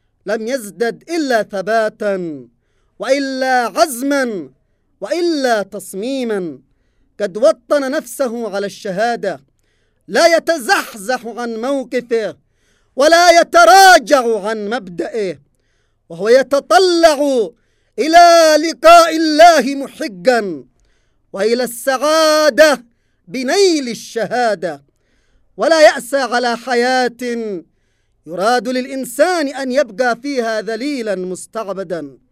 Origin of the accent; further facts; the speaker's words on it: Yemen; ونحن كشعب يمني بحكم انتمائنا الإسلامي وهويتنا الإيمانية